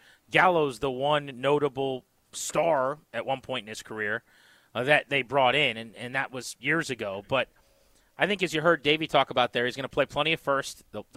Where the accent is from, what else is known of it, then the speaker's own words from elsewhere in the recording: King George, Virginia, United States; maybe it's because I'm from King George more than I am from D.C. proper. I claim the DMV. I'm a Virginia native. The D.C. teams are mine.